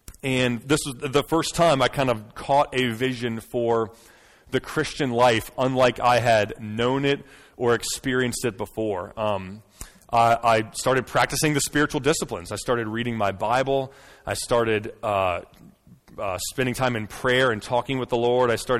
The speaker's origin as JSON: {"language": "English", "town": "Smithfield", "region": "Virginia", "country": "United States", "tie": "born or raised there", "said": "I grew up here in Smithfield. Not, I guess we're in Suffolk, but I grew up in Smithfield. Graduated from Smithfield High School in 2002, and then went off to James Madison University."}